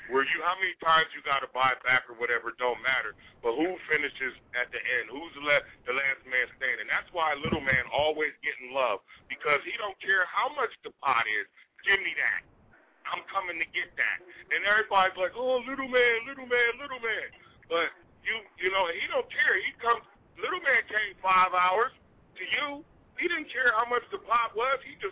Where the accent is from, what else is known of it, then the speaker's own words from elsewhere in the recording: Midwest, United States; I'm from the Midwest, and I run the East, and I can drive 5 hours